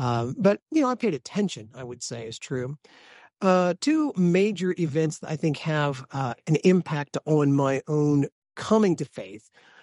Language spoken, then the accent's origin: English; Illinois, United States; We grew up in the very southern tip of the state of Illinois, actually, which is a pretty rural area. We lived 2 miles outside of a 900-person town.